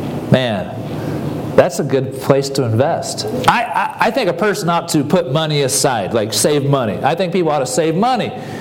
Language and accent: English; Nebraska, United States; also born or lived in Iowa; I grew up, I was born in Iowa, raised in Nebraska